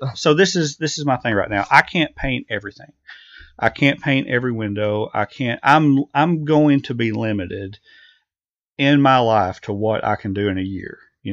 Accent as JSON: {"language": "English", "town": "Ball Knob", "region": "Arkansas", "country": "United States", "tie": "born or raised there", "said": "I grew up in Ball Knob"}